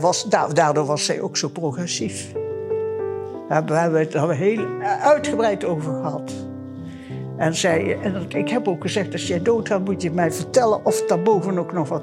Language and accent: Dutch; Deurne, North Brabant, Netherlands; also born or lived in Roosendaal; Ik ben geboren in Roosendaal en getogen in Deurne. Ik ben dus een echte Brabant.